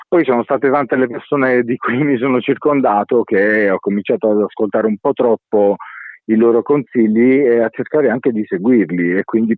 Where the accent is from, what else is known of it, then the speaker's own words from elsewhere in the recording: Apulia, Italy; now in Caserta, Italy; Ho lanciato il progetto a Caserta, ma non sono casertano, io sono di origini baresi, sono pugliese. Quando sono arrivato qui ho preso proprio la residenza a Caserta